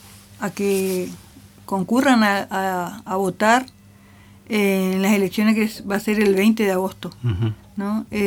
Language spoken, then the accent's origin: Spanish; Garupá, Misiones, Argentina; porque yo soy de Garupá.